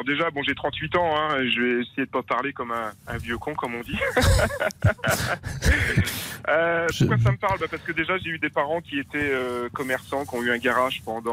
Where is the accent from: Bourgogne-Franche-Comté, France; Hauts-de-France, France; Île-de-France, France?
Bourgogne-Franche-Comté, France; Nevers; parce que je suis originaire de Nevers à la base.